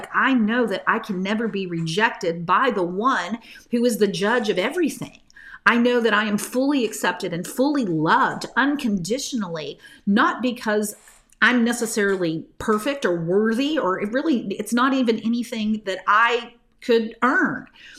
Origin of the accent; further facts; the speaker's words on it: Bible Belt, United States; I grew up in the Bible Belt, and I had a lot of judgment about faith healers and all these things.